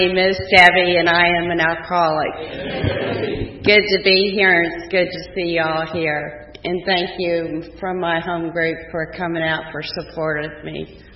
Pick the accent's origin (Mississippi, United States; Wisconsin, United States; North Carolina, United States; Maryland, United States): Maryland, United States; Abington; I was brought up in Abington, Maryland, and it was a very, very small town.